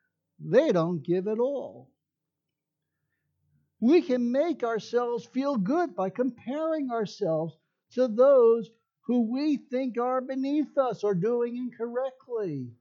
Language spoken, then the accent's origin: English; New York, United States; also born or lived in Florida; now in Georgia, United States; Now, being from the north originally, you can't tell from my accent, but I started out in New York.